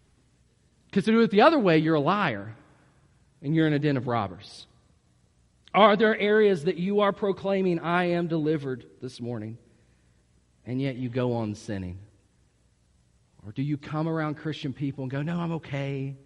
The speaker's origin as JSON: {"language": "English", "region": "West Virginia", "country": "United States", "said": "It even sounds like a word that's West Virginian. Baal. Okay, got it. I'm from West Virginia."}